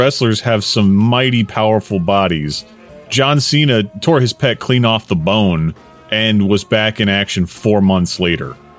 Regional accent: Texas, United States; King of the Hill is special to me because I am from Texas, and a lot of that stuff that happens in there actually happens in Texas

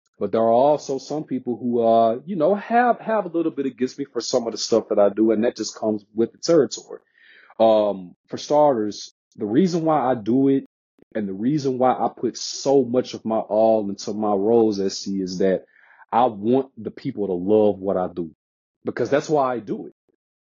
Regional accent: Memphis, Tennessee, United States; You know, I grew up in Memphis, Tennessee, pretty much my whole entire life.

